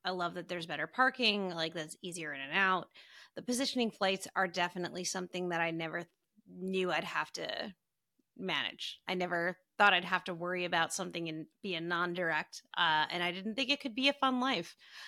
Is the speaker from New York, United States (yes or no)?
yes; New York, United States; I think the reason I never knew what a positioning flight was is because I grew up in New York. I had three airports